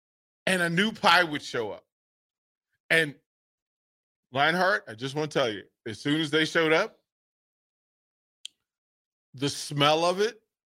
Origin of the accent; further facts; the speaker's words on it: Washington, District of Columbia, United States; Well, I'm a DC born and raised human being. I am from Washington, mm-hmm. DC.